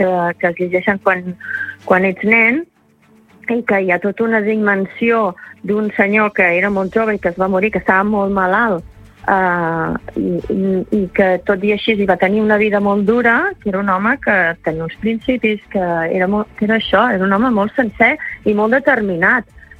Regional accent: Girona, Catalonia, Spain; Bueno, és que a casa meu tots són de l'Empordà, jo soc de Girona

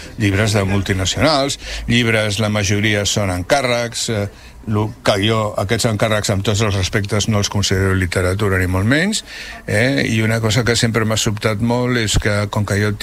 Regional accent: Barcelona, Catalonia, Spain; Bueno, sempre Barcelona, clar, sempre perquè soc barceloní.

